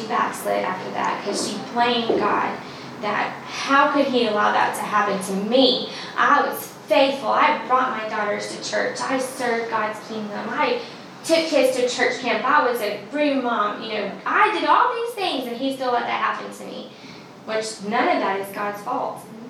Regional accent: Coleman, Alabama, United States; from Coleman, Alabama.

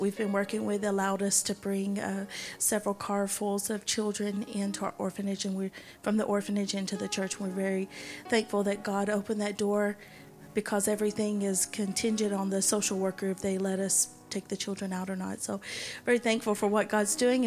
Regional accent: Florence, Alabama, United States; now in Taiwan; I'm originally from Alabama. Florence, Alabama is my hometown, and so Taiwan was a bit of a change 15 years ago.

